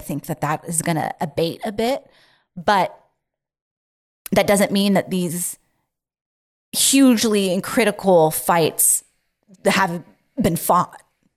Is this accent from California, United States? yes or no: yes; California, United States; I grew up in California, but I don't know why I was so not aware of wildfires.